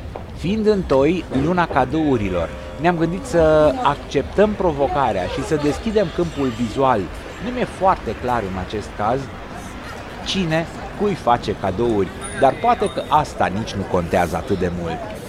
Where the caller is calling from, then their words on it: Oradea, Bihor County, Romania; sunt ascultător din Oradea al rubricii dumneavoastră